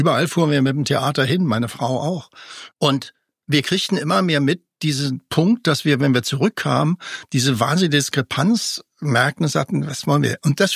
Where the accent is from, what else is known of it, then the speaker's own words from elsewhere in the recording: Germany; Ich bin ja, wie gesagt, in der DDR aufgewachsen.